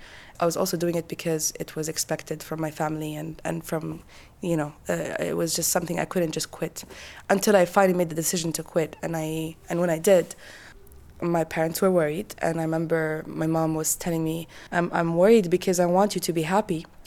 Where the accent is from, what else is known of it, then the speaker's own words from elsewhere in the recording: Saudi Arabia; now in London, United Kingdom; from Saudi Arabia.